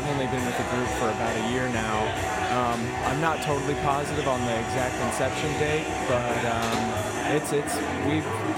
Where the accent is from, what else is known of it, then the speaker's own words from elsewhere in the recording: Cape Girardeau, Missouri, United States; We are from Cape Girardeau, Missouri.